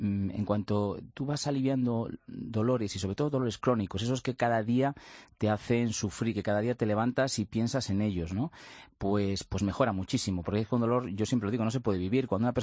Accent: Torrejón de Ardoz, Community of Madrid, Spain; Vengo de la zona de Torrejón de Ardoz.

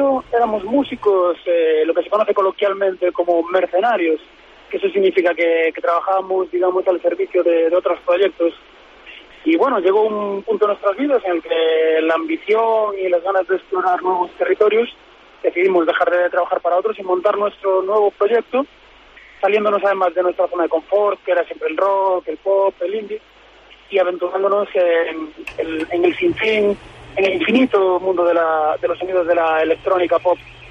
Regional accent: Ourense, Galicia, Spain; como buenos gallegos que somos, como buen ourensano que soy yo

